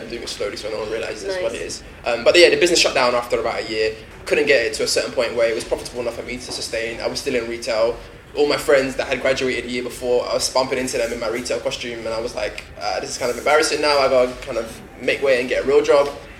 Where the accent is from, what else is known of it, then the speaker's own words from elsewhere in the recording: London, United Kingdom; I'm born and raised in London